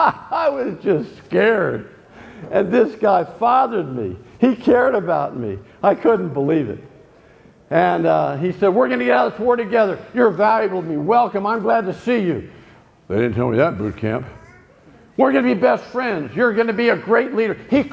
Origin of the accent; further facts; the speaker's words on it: Dallas, Texas, United States; He was from Detroit. I was from Dallas. He was Detroit Lions. I was Dallas Cowboys.